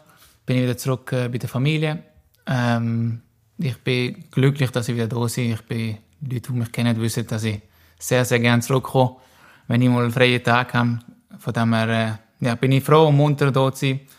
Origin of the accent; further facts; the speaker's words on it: Germany; also born or lived in Switzerland; aber ja, eigentlich bin ich aufgewachsen im Deutschen, ja.